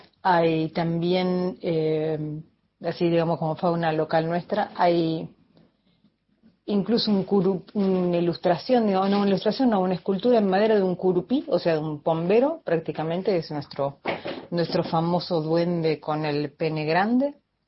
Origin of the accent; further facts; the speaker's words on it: Argentina; así somos los argentinos